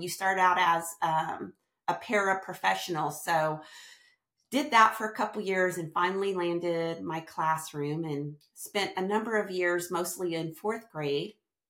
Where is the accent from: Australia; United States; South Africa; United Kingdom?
United States; Tell City, Indiana; little bitty city in southern Indiana called Tell City. So I'm right on the Kentucky border if you hear my accent.